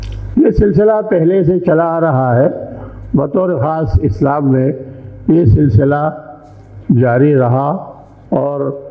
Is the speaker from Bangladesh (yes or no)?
no; Pakistan; ہمارا تعلق بہرحال یہ جغرافیائی اعتبار سے ہمارا تعلق اس ملک سے ہے، پاکستان سے ہے